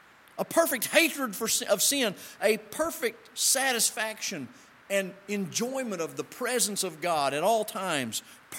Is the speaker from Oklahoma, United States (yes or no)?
yes; Oklahoma, United States; I think I've said Shema in the past because I'm from Oklahoma.